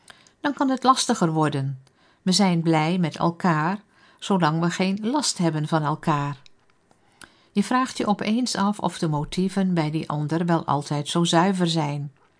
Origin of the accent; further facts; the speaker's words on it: Delft, South Holland, Netherlands; Ik kom uit Delft, uit een beetje zwaar nest, de Gereformeerde Bond.